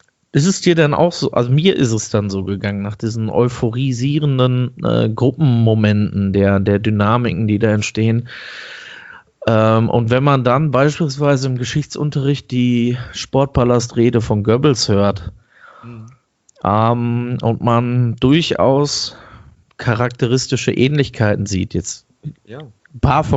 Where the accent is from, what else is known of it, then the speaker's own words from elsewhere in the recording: Dortmund, North Rhine-Westphalia, Germany; Ich komme aus Dortmund